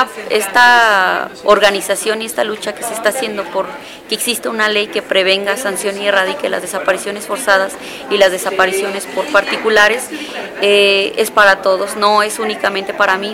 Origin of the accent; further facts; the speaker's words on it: Michoacán, Mexico; vengo del estado de Michoacán